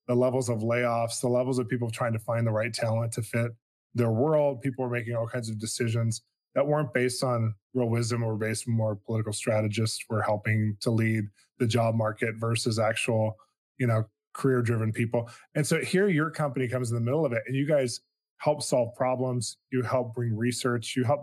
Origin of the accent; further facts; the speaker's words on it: California, United States; Well, we're from California, so we understand that.